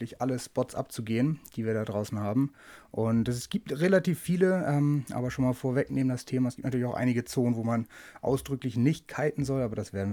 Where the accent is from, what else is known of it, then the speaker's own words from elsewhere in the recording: Hamburg, Germany; als Hamburger aus dem Westen, der immer nur in St. Peter war.